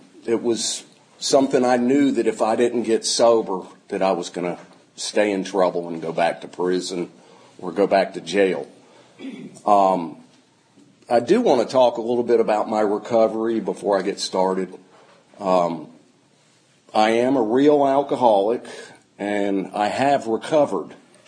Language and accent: English; New Jersey, United States; born there; I was born in New Jersey.